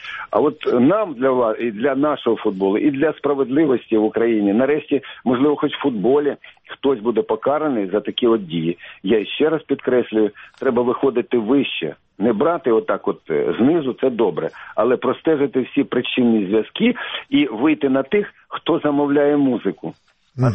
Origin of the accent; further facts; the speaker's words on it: Kyiv, Ukraine; Хоча це мій клуб, я киянин.